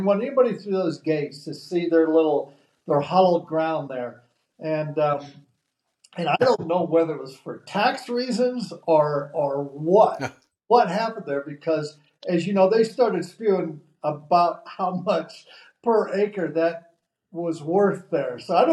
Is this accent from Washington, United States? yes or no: no; California, United States; And that's just from me growing up in Southern Cal and watching that golf course get exposed to the public.